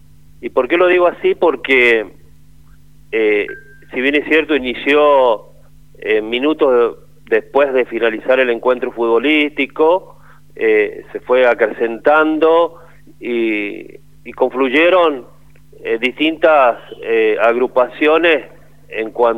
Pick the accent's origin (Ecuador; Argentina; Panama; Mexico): Argentina; porque yo también pretendía, como todo argentino, salir campeón y expresar mi alegría